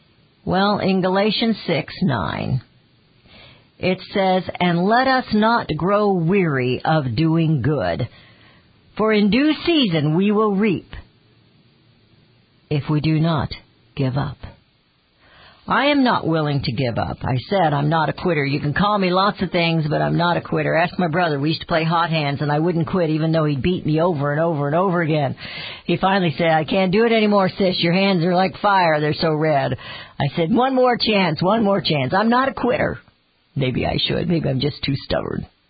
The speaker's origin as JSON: {"language": "English", "country": "United States", "said": "I live in the world, but I am an American, and I will put my family first"}